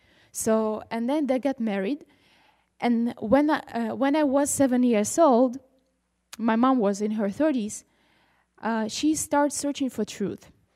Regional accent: Ukraine; born there; English is a second language; I wasn't born in Israel. I was born in Ukraine, in a family that my father is Jewish and my mom is Ukrainian.

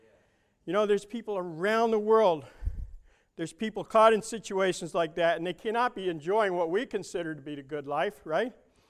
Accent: Brooklyn, New York, United States; When I grew up in Brooklyn, we used to play in the streets.

